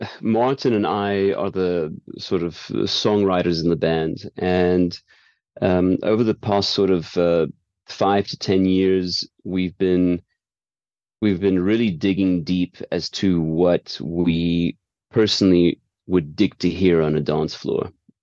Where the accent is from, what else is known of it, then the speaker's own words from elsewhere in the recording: South Africa; We're a South African band that's been going for like 28 years.